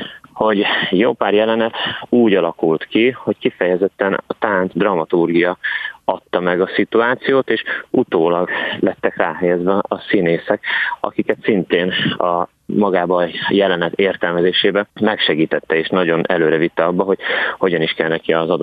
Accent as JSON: {"language": "Hungarian", "town": "Paks", "region": "Tolna", "country": "Hungary", "said": "alapvetően én paksi gyerek vagyok, ahol hosszú-hosszú évtizedek óta megy a blues fesztivál."}